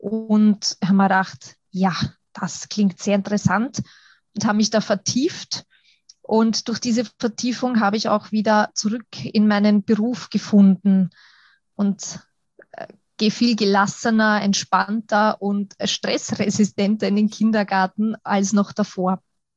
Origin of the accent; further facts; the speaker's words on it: Schwechat, Lower Austria, Austria; ich komme aus Schwechat, also im schönen Niederösterreich wohne ich.